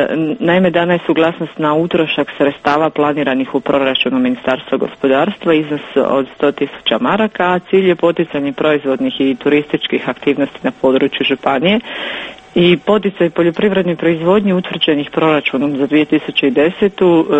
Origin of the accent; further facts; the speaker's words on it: Livno, Federation of Bosnia and Herzegovina, Bosnia & Herzegovina; zašto baš ta tvornica kod nas u Livnu gradi taj pogon i tako dalje, ako nisu Livnjaci. Dakle, onako, mi smo sumnjičavi u svemu.